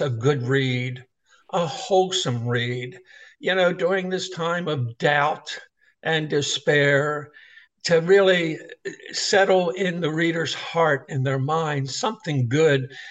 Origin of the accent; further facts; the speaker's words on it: Baltimore, Maryland, United States; Well, you know, Sandra and I are basically city folks. I'm from Baltimore and she's from up in New Jersey.